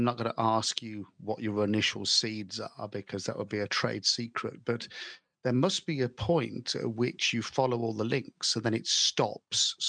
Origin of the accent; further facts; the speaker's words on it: United Kingdom; who, being British, can barely speak one language.